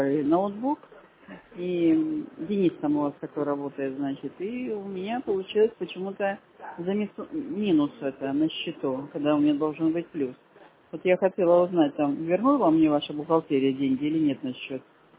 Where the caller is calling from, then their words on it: Shushary, Saint Petersburg, Russia; Я из Шушар, Новгородке 10, квартира 398.